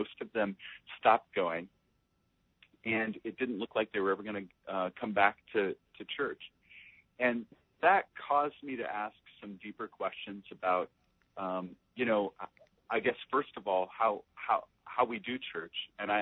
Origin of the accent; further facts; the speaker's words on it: Minneapolis, Minnesota, United States; Right, I'm a military brat, but I primarily grew up in Minneapolis, Minnesota, and I moved away to Alabama for college, and because my family had relocated there